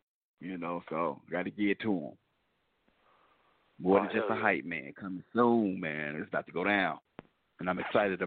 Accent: Chicago, Illinois, United States; They think I'm from Texas, but I'm from Chicago.

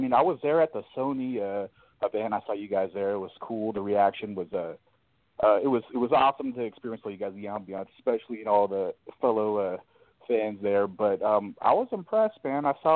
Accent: Arizona, United States; I'm from Arizona, and I am with the Arizona Ghostbusters.

